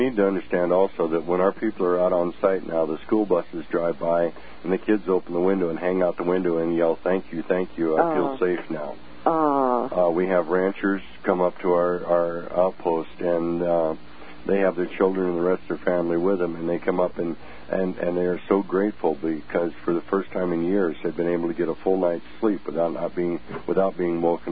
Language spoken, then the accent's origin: English; Pacific Northwest, United States; Okay, well, remember, I'm from the Pacific Northwest, so I don't know your individual congressional delegation.